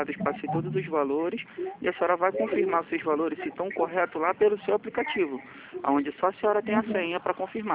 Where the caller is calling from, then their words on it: Rio de Janeiro, Brazil; No caso, eu falo hoje do Rio